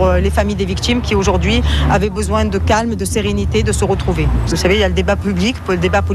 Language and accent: French; Marseille, Provence-Alpes-Côte d'Azur, France; J'étais là en tant que Marseillaise et j'étais à ma place.